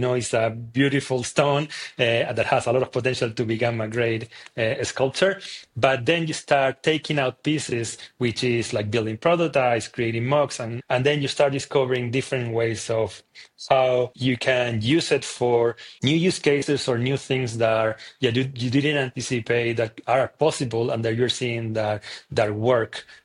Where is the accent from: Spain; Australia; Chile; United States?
Chile; English is a second language; I come from Chile.